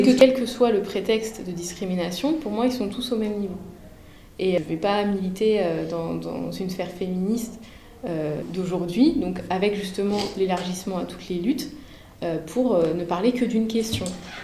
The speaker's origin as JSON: {"language": "French", "town": "Paris", "region": "Île-de-France", "country": "France", "tie": "born or raised there", "moved": "yes", "said": "moi j'ai grandi à Paris, hein, je suis partie il n'y a pas si longtemps quelque part, arrivée en province"}